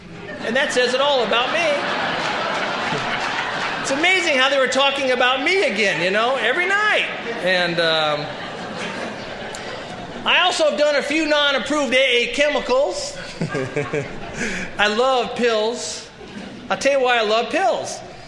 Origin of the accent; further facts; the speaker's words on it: Sherman Oaks, California, United States; And I remember as a kid growing up in Sherman Oaks, the age of about 16